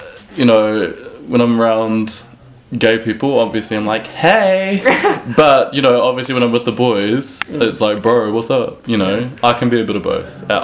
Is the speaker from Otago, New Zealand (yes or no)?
no; Tauranga, Bay of Plenty, New Zealand; now in Whanganui, New Zealand; I'm 21, and I only lived in Whanganui for coming on 2 years, so I'm originally from Tauranga.